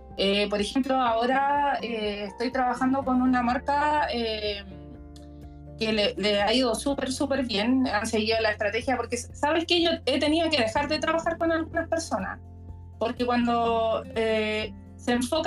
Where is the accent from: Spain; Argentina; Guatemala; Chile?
Chile; O sea, una publicidad de 5 días acá, yo soy de Chile, acá sale